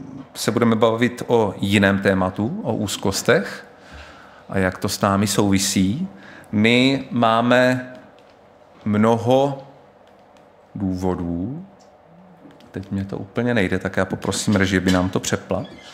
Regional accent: Brno, South Moravian Region, Czechia; já jsem rodilý Brňák a můj život s naším sborem je spjat už od narození, takže nevím, jestli v Brně i neumřu. Jsem takový starousedlík.

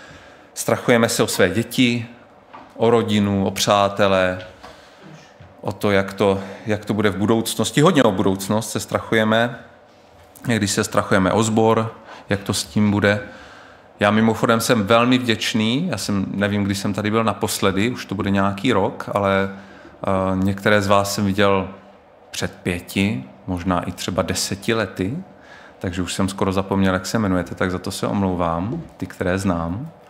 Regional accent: Brno, South Moravian Region, Czechia; já jsem rodilý Brňák a můj život s naším sborem je spjat už od narození, takže nevím, jestli v Brně i neumřu. Jsem takový starousedlík.

